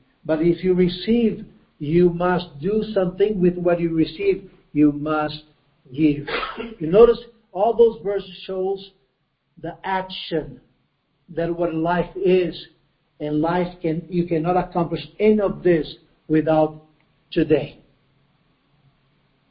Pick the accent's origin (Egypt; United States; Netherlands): Egypt; I was raised there in Egypt, and they have more than 1,000 gods there.